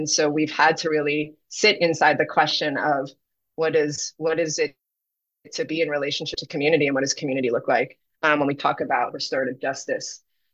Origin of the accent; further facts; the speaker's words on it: New York, United States; also born or lived in Durango, Colorado; was previously in Durango, Colorado, southwest corner of the state, pretty much the Four Corners. And I was born and raised in New York. So it's been 10 years since I've lived here.